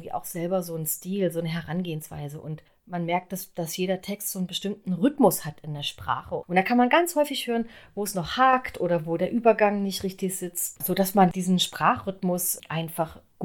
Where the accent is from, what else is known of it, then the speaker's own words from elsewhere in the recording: East Germany, Germany; Ich bin ja in der DDR aufgewachsen